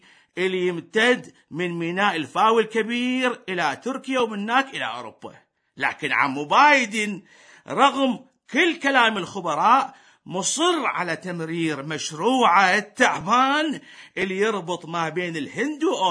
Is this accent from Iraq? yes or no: yes; Iraq; ومنهم بلدنا العراق.